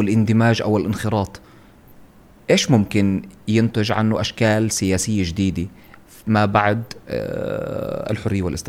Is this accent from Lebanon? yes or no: no; Jaffa, Palestine; وأنا أصلا من يافا، وأتمنى أنه يوما ما نزورها وننعم بكل جمال هذه البلاد